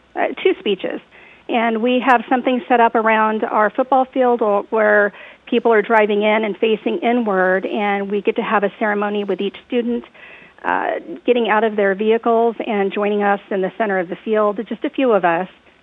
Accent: California, United States; now in Oregon, United States; I actually graduated from Yosemite High School in California and had a job opportunity in my hometown that, in essence, moved me to Oregon.

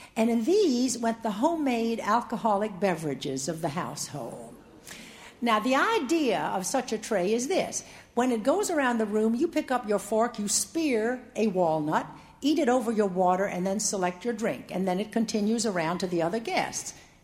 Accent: Norfolk, Virginia, United States; accent: Southern; Growing up in Norfolk, Virginia, of course, I had a Southern accent. But I wanted to go north to college because I had only heard Southerners my entire life.

